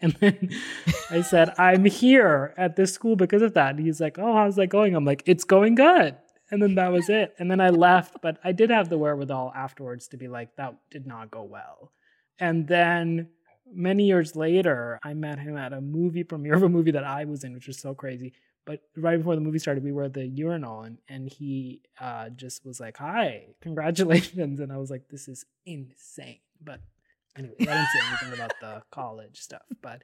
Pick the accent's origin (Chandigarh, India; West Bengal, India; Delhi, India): Delhi, India; So I grew up in Delhi